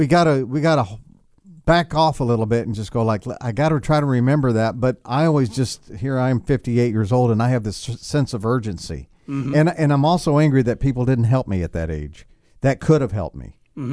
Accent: Texas, United States; And again, I grew up in Texas, Southern Baptist, so drinking was a sin or dancing and stuff like that.

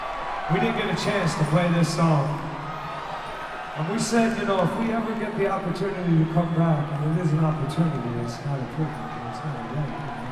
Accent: Rockville, Maryland, United States; Where we come from Rockville, Maryland.

